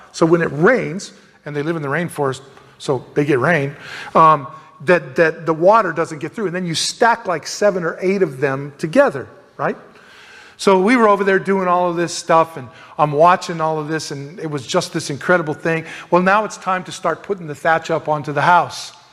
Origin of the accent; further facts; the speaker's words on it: United States; I mean, as an American, you walk around and you just go, this would never pass inspection.